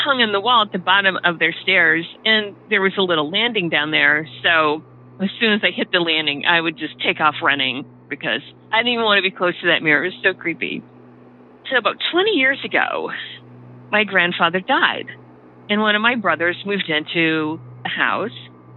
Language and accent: English; Ohio, United States; now in Massachusetts, United States; I live in Massachusetts. I grew up in Ohio, though, and I have lots of stories from both places.